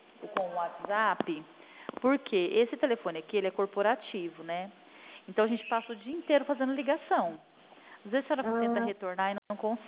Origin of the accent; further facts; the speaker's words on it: Presidente Prudente, São Paulo, Brazil; Nós somos aqui de Prudente, região de Presidente Prudente.